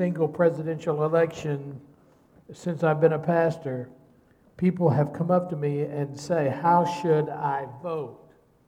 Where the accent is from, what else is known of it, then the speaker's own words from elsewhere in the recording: United States; And last Tuesday, as an American citizen, I exercised one of my rights, and I voted.